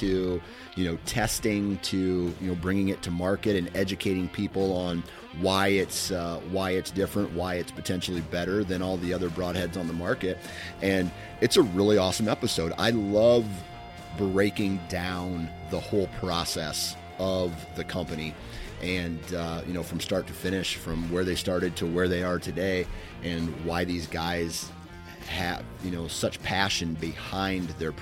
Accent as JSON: {"language": "English", "region": "Iowa", "country": "United States", "said": "I tell you what, we have a period of time in Iowa. I'm from Eastern Iowa."}